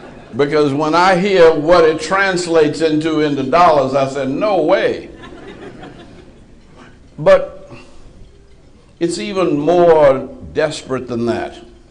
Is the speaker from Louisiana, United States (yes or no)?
yes; New Orleans, Louisiana, United States; I grew up in New Orleans, and I lived through half a dozen hurricanes.